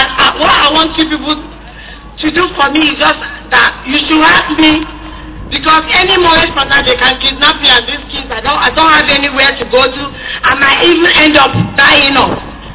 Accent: Nigeria; English is a second language; Even my kids don't even hear my language. They don't hear my language as a Nigerian.

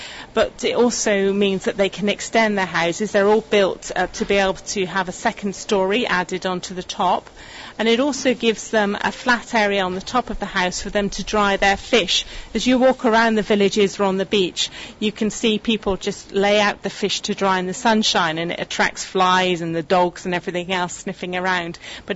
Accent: Bristol, South West England, United Kingdom; I'm originally from Bristol, but I now work in Middlesex for a relief and development organisation called Tear Fund, and I'm here in Kanyakumari, the very southernmost tip of mainland India

